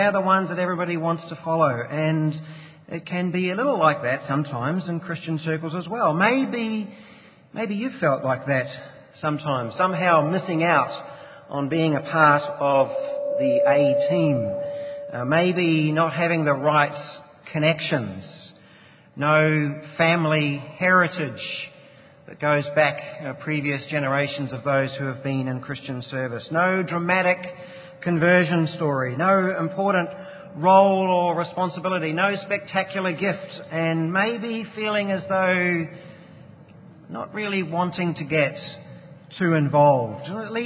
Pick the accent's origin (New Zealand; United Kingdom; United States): New Zealand; I grew up in New Zealand, as you may have detected already.